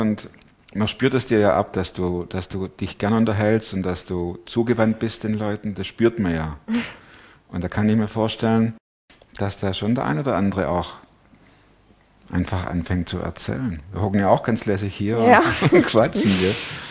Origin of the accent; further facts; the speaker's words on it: Baden-Württemberg, Germany; Ist egal, ich bin Schwabe, genau.